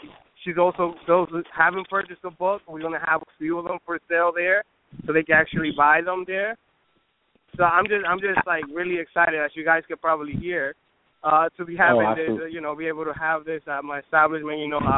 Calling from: Brooklyn, New York, United States; calling from Brooklyn, New York.

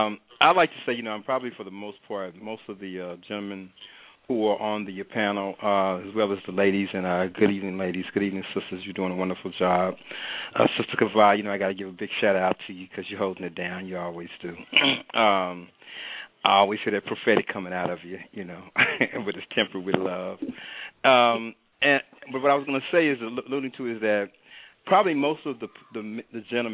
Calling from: Texas, United States; I'm calling from Texas, and we're calling from the Elect House of Israel.

